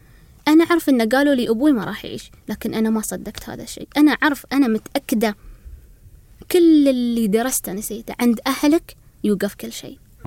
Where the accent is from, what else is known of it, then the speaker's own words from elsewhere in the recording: United Arab Emirates; كوني أنا إماراتية